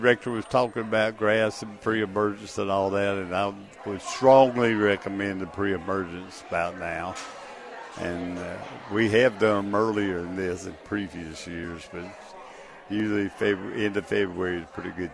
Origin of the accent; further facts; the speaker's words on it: Asheville, North Carolina, United States; We grew up in Buncombe County.